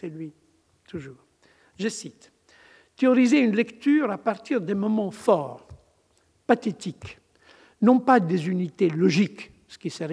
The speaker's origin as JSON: {"language": "French", "town": "Rimini", "region": "Emilia-Romagna", "country": "Italy", "second_language": "French", "said": "je suis de Rimini"}